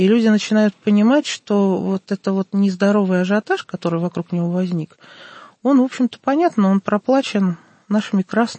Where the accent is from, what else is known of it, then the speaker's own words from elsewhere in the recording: Moscow, Russia; мы из Москвы